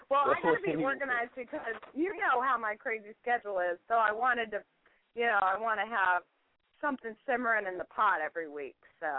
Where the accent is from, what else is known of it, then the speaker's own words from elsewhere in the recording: Ohio, United States; I grew up in Ohio. So one of the popular things up in Ohio is we make pickled beets.